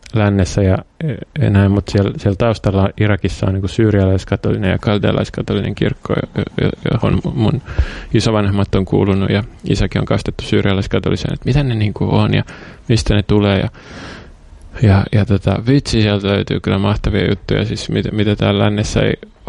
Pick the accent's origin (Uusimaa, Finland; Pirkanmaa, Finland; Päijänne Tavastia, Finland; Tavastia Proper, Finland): Uusimaa, Finland; Vantaa; No mä oon vantaalainen. Mä oon kasvanut niin kuin 70-luvun lähiössä.